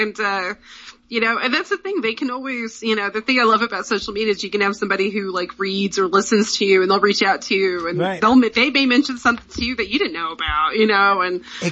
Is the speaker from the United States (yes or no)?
yes; the South, United States; I'm from the South and Kat is from the South.